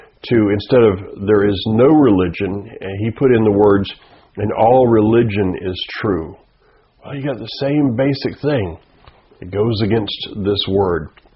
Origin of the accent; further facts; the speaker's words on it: the South, United States; If you were where I grew up in the South, all planes went to Atlanta before they went to anywhere.